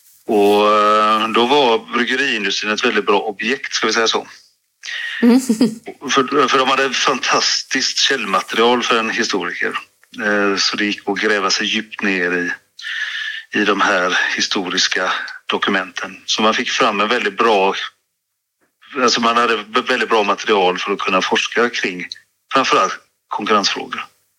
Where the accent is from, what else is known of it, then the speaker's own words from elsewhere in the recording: Gothenburg, Västra Götaland County, Sweden; Jag är ju från Göteborg från början.